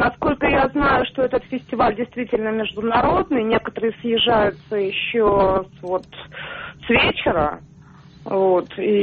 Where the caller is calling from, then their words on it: Yekaterinburg, Sverdlovsk Oblast, Russia; из Екатеринбурга.